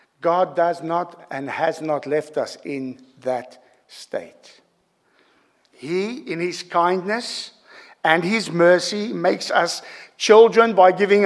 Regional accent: South Africa; moved away; my earthly identity as a South African. Now, I've been here in this country for a quarter of a century, and I'm still South African. I'm a son of Africa, and I'm proud of it. And it cannot change, it will not change. It is where I'm from.

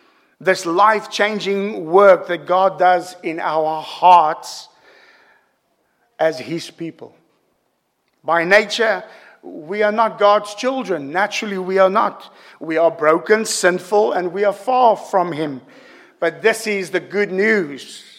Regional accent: South Africa; moved away; my earthly identity as a South African. Now, I've been here in this country for a quarter of a century, and I'm still South African. I'm a son of Africa, and I'm proud of it. And it cannot change, it will not change. It is where I'm from.

